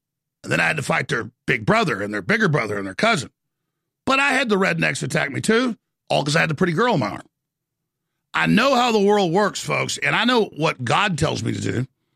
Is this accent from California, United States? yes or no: no; Dallas, Texas, United States; Whatever reason, where I grew up in Dallas, it just happened a lot.